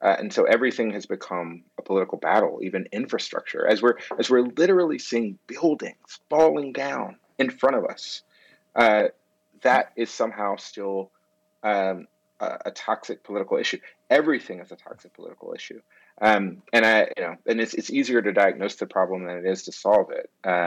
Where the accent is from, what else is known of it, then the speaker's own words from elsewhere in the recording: Georgia, United States; So I grew up in Georgia